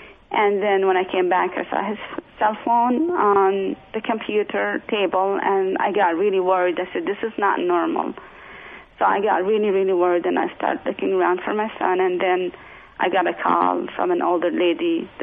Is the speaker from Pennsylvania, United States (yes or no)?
no; Raleigh, North Carolina, United States; also born or lived in Jordan; That's where I come from. I'm an American. I'm mixed. My mom is white American, and my father's Palestinian-Jordanian. But I lived a lot of my life also in Jordan. Most of my life was here in Raleigh, but I also lived in Jordan.